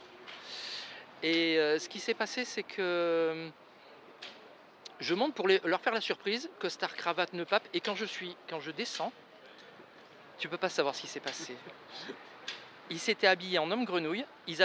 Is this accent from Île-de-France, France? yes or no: no; L'Argentière-la-Bessée, Provence-Alpes-Côte d'Azur, France; moi, je suis issu d'un petit village des Hautes-Alpes qui s'appelle l'Argentière-l'ABC, en dessous de Briançon.